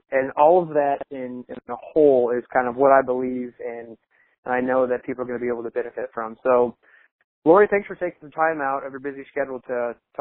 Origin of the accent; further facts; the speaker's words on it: Illinois, United States; She is the owner of Third Coast Athletic Lab in Chicago, Illinois, my home state.